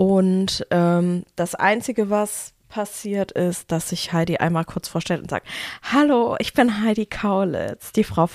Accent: Bergisch Gladbach, North Rhine-Westphalia, Germany; ich komme auch aus Bergisch Gladbach

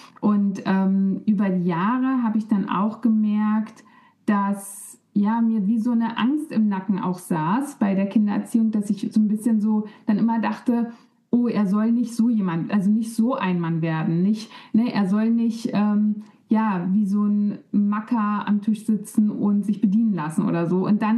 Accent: East Germany, Germany; Ich bin selber noch in der DDR geboren quasi und ostsozialisiert, also gerade so noch, ne? Man sagt Wendekind für meinen Jahrgang 90er und bin aber eben noch ostsozialisiert. Meine ganze Familie ist aus dem Osten.

